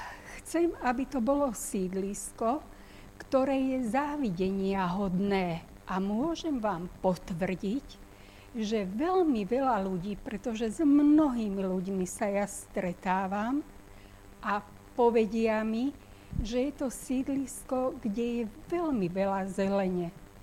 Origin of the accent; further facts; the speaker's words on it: Galanta, Trnava Region, Slovakia; born there; Galanta je moje rodisko. Galanta bola mojím pracoviskom jediným.